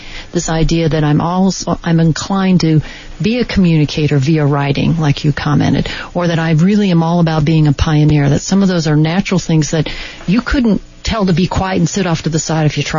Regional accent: Indianapolis, Indiana, United States; particularly a kid growing up in Indianapolis, I used to skip school and go to the racetrack

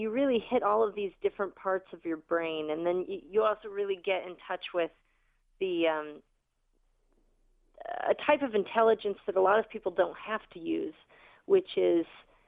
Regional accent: Washington, District of Columbia, United States; And I'm originally from Washington, D.C. That's where I grew up.

